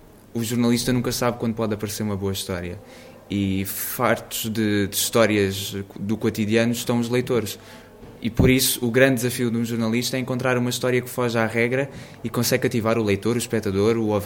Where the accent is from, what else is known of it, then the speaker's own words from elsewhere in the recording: Lisbon, Portugal; Eu sou de Lisboa